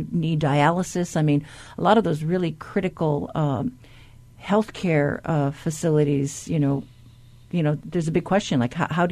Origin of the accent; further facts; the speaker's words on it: Guam; And I grew up in Guam, which is located in Typhoon Alley, and we've been hit by super typhoons